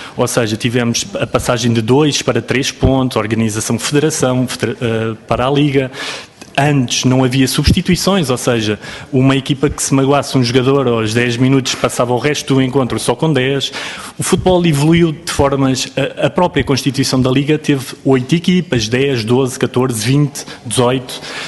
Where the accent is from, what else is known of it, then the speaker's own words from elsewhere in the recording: Portugal; como português